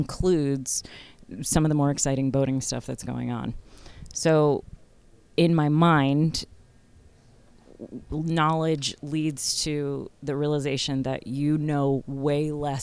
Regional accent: New Jersey, United States; I always let people know I'm from Jersey because I get away with more that way.

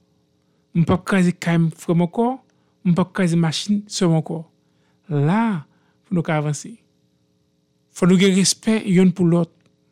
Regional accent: Haiti; en tant qu'Haïtien qui vit à l'extérieur.

